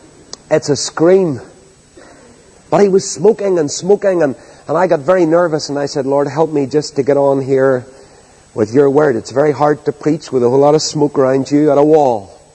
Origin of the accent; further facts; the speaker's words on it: Northern Ireland, United Kingdom; when he heard my accent, he was all intrigued about Northern Ireland.